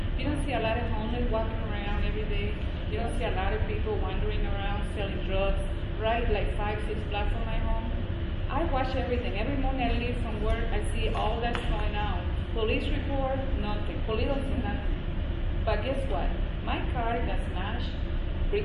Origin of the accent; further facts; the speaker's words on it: Cuba; now in United States; We are from Cuba. We came here, we work, and we pay our bills, and we do everything.